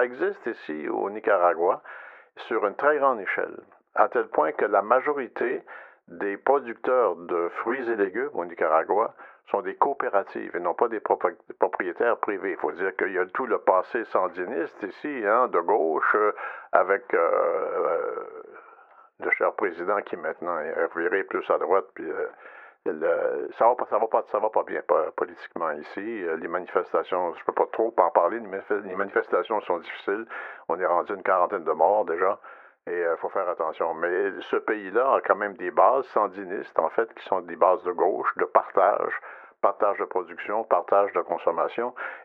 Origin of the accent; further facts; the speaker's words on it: Quebec, Canada; Comme c'est pas disponible chez nous au Québec